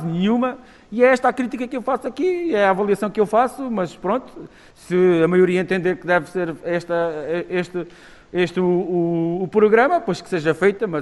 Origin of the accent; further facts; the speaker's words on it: Alentejo, Portugal; e eu sou alentejano